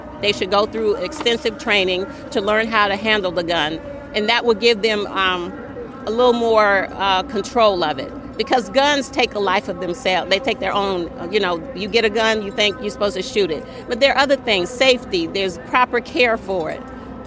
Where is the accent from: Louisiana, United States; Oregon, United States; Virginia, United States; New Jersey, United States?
Virginia, United States; Fairfax; We're from Fairfax, Virginia, yeah.